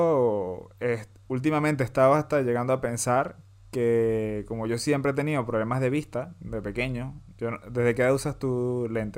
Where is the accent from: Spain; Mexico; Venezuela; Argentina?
Venezuela; born there; en mi caso, yo que nací en Venezuela, en Latinoamérica